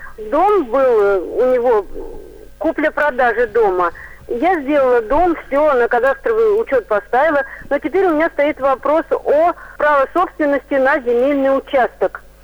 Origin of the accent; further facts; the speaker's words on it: Leninsk-Kuznetsky, Kemerovo Oblast, Russia; Здравствуйте … из города Ленинска-Кузнецкого.